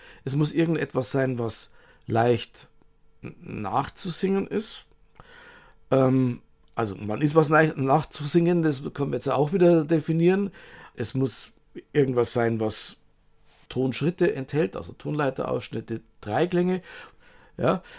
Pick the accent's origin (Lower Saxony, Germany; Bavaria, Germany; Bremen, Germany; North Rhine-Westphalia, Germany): Bavaria, Germany; Also ich komme aus Bayern, bin aber kein Bayern-Fan.